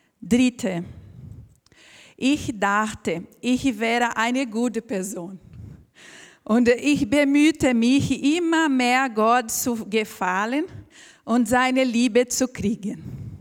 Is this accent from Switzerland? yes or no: no; Brazil; German is a second language; now in Germany; Ich komme aus Brasilien. Ich lebe in Deutschland seit 2011.